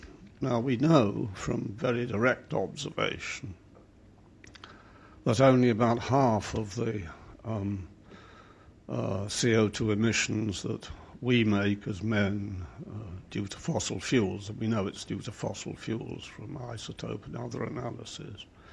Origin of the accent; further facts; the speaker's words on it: Cambridge, East of England, United Kingdom; I'm from Cambridge.